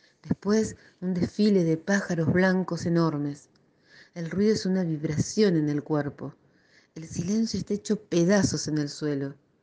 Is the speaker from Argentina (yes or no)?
yes; Argentina; Así que yo soy half. Soy japonesa en Argentina y argentina en Japón